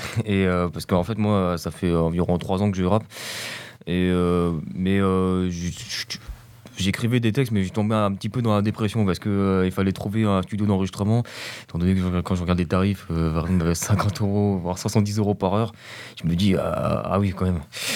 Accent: Valence, Auvergne-Rhône-Alpes, France; Donc, j'ai 20 ans, je viens de Valence

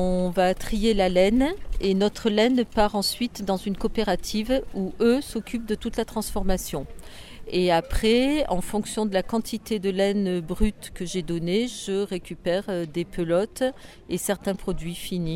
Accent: Auvergne-Rhône-Alpes, France; Je suis du sud Ardèche, à côté de Vallon-Pont-d'Arc.

